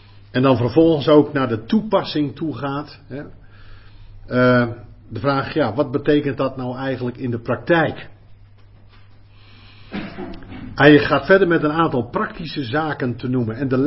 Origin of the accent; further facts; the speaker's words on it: Netherlands; Naar de mens gesproken zijn wij Nederlanders. Dat staat ook in ons paspoort of zo.